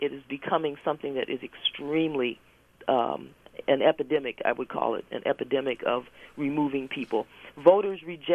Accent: Berkeley, California, United States; I'm from Berkeley.

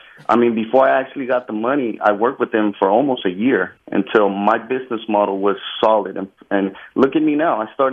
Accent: San Francisco, California, United States; I just asked those people to come see where I was raised in the San Francisco Mission District during the 80s and the crack epidemic, and coming from immigrant parents from third world countries.

